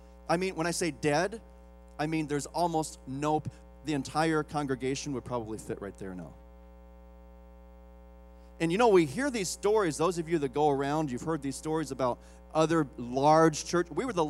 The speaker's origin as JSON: {"language": "English", "region": "Iowa", "country": "United States", "tie": "born or raised there", "said": "we landed in my hometown of Iowa to get over jet lag."}